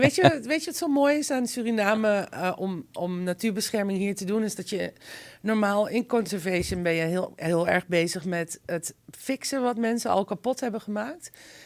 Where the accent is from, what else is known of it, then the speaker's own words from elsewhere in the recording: Indonesia; also born or lived in Africa; ik ben in Afrika en Azië opgegroeid, Indonesië. En daarna heb ik 10 jaar in Marokko gewerkt.